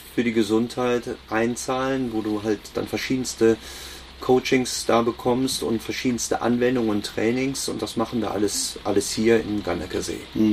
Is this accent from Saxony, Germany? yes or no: no; Cologne, North Rhine-Westphalia, Germany; ich komme ursprünglich aus Köln, aus der Nähe von Köln, bin da auch aufgewachsen.